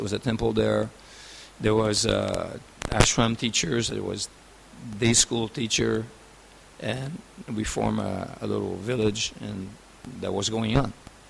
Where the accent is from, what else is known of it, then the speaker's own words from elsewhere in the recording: Canada; moved away as an adult; I was from Canada, but they wanted a Gurukul teacher to be trained up to start a Gurukul in Canada.